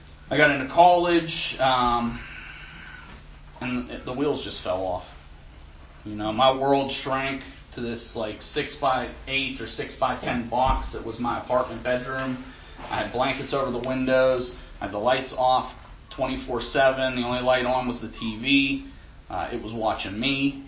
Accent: Ambridge, Pennsylvania, United States; I'm from Beaver County. I grew up in Ambridge. I don't know who's familiar and who's not. If you're not, don't worry about it. You ain't missing anything. I lived there my whole life, man.

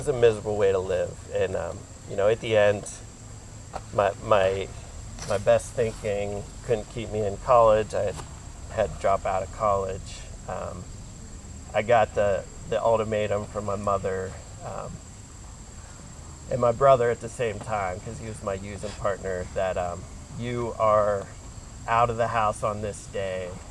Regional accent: Altoona, Pennsylvania, United States; I grew up in Altoona, you know, as a latchkey kid, like you said, and like walked the entire city

